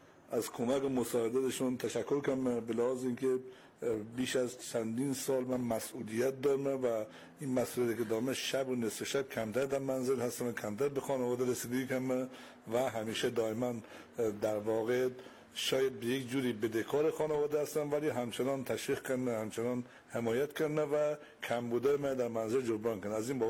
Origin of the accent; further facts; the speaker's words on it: Babol, Mazandaran, Iran; بنده اهل بابل هستم.